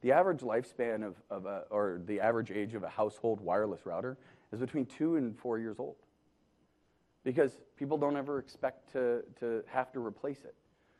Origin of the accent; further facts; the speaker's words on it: Toronto, Ontario, Canada; now in Seattle, United States; I'm from Toronto, so I know snow.